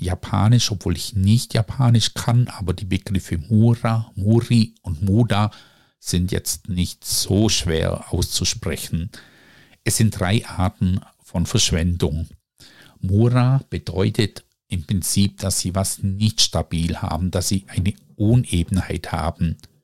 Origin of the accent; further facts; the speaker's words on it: Baden-Württemberg, Germany; ich bin Schwabe und als Schwabe heben wir alles auf.